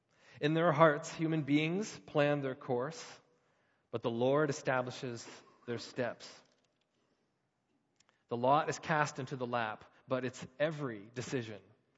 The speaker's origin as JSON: {"language": "English", "town": "Hamilton", "region": "Ontario", "country": "Canada", "tie": "born or raised there", "said": "Brittany and I both, growing up in Hamilton, Ontario, it was home."}